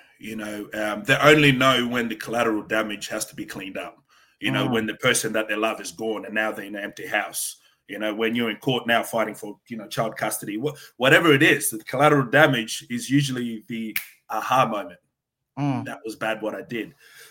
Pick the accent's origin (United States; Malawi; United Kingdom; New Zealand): Malawi; now in Australia; I'm originally from Africa. You know, I'm from a place called Malawi, and we migrated to Australia.